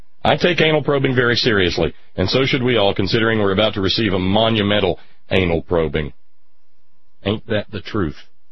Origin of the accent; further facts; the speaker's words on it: Deep South, United States; again, I'm a guy from the Deep South. Mm-hmm. I was born and raised there.